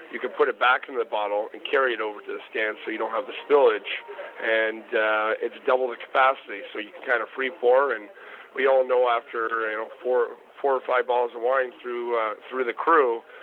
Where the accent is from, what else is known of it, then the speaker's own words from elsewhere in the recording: Niagara Lake, Ontario, Canada; But being from Canada, I'm from Niagara Lake, Ontario, Canada. Originally, that's my hometown, and you know, it's the capital of the world for ice wine.